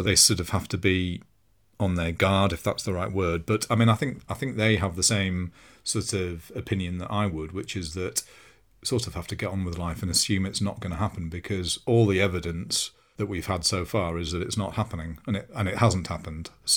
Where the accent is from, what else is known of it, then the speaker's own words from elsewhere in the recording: London, United Kingdom; As a Londoner, I'd go to Chelsea or Tottenham games and I'd never experienced anything like it.